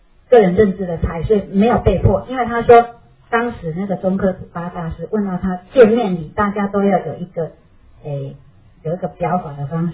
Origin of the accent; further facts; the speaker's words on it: China; 好像我们中国人，你相信谁，你就相信他的说法